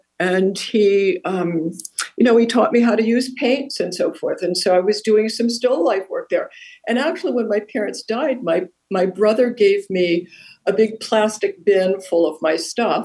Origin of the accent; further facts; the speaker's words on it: Midwest, United States; moved away as an adult; also born or lived in Alaska; now in -; I really did not like growing up in the Midwest and wanted to leave as soon as I could. So after high school, I did leave. And I found myself ultimately in Alaska.